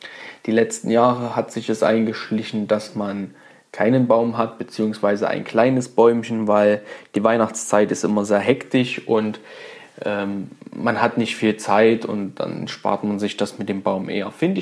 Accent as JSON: {"language": "German", "region": "Saxony", "country": "Germany", "said": "ich komme aus dem Vogtland, das liegt in Südwestsachsen. Wir als kleines zänkisches Bergvolk können es nicht leiden, wenn man uns mit Sachsen beleidigt."}